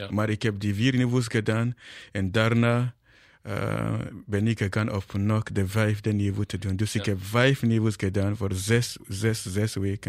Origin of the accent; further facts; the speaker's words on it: Nigeria; first language Igala; Dutch is a second language; Ik spreek eigenlijk 2 Nigeriaanse talen. Igala, mijn moedertaal, en Hausa, de taal van het noord van Nigeria.